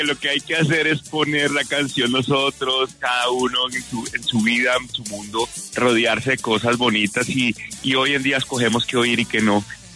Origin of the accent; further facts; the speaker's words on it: Usaquén, Bogotá, Colombia; Yo nací en Usaquén, viví en Usaquén.